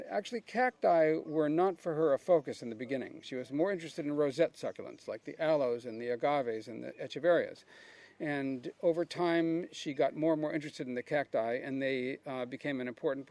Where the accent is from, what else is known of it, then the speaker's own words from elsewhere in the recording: Maunawili, Hawaii, United States; now in California, United States; Well, it's quite a transition because I grew up in Manawili, which is on the wet side of Oahu, and very high rainfall every year.